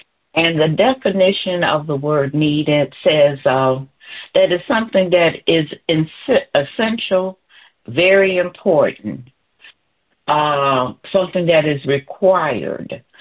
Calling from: Bedford Heights, Ohio, United States; I'm calling from Bedford Heights, Ohio.

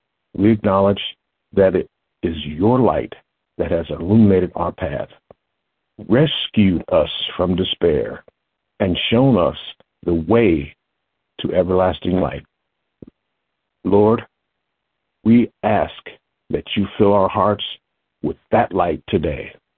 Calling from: Lincoln Heights, Ohio, United States; I come to you from Lincoln Heights, Ohio.

